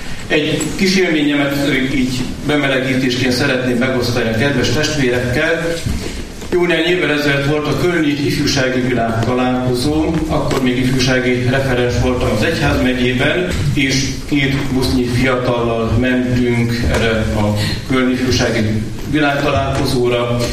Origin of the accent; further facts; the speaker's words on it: Hungary; amikor megtudta, hogy Magyarországról jöttünk